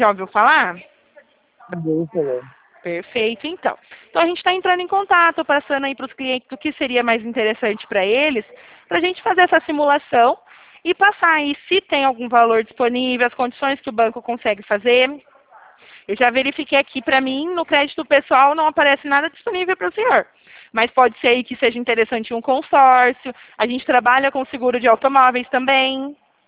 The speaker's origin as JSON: {"language": "Portuguese", "town": "Curitiba", "region": "Paraná", "country": "Brazil", "tie": "born there", "lives_now": "São Paulo, Brazil", "said": "Eu moro em São Paulo, mas eu nasci lá em Curitiba. Pequenininha. Faz muito tempo que eu não vou pra lá."}